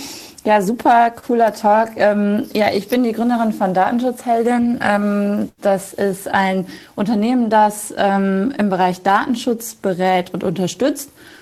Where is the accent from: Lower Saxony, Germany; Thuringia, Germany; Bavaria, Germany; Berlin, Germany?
Lower Saxony, Germany; Und ich komme jetzt aus einer Region, da sind die Strukturen noch sehr konservativ. Ich komme aus dem Emsland, das ist südliches Niedersachsen.